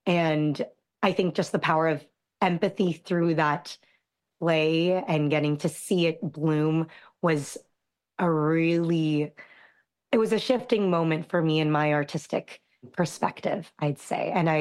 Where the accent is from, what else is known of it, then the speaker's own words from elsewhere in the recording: Canada; I'm a Filipino Canadian and don't speak Tagalog word for word.